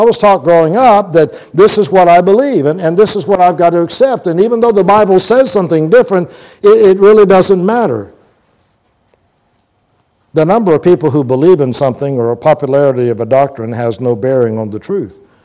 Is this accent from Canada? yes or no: no; Plant City, Florida, United States; when I grew up in Plant City, Kathleen was not exactly our favorite team